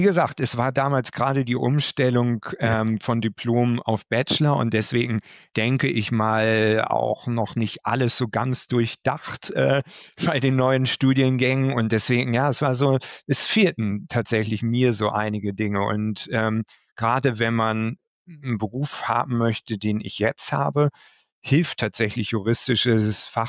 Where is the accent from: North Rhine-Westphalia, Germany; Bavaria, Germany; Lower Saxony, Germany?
Lower Saxony, Germany; Oldenburg; now in Brussels, Belgium; Ich bin Oldenburger aus Niedersachsen und ja, damals hätte ich mir nie vorstellen können, so weit weg von zu Hause irgendwann mal zu leben oder zu arbeiten.